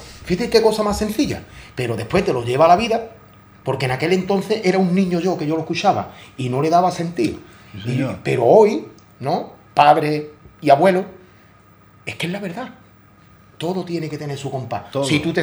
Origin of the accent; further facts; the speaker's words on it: Seville, Andalusia, Spain; also born or lived in Cádiz; que vivo entre dos tierras, como es Sevilla y Cádiz, pero soy de Sevilla.